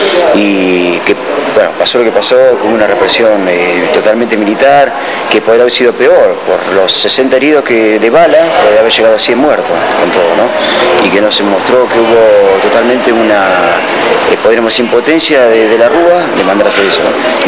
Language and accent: Spanish; Hurlingham, Buenos Aires Province, Argentina; yo, por ejemplo, soy de Burlingame